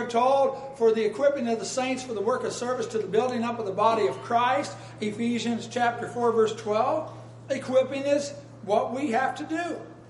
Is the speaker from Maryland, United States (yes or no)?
no; Iowa, United States; When I was a child, I thought, well, I would never go to Disney because it's so far away. I was growing up in Iowa.